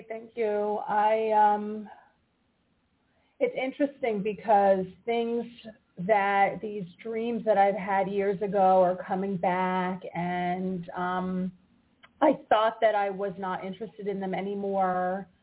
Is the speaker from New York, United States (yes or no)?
yes; New York, United States; you know, I come from New York and I'm used to pitching a lot of people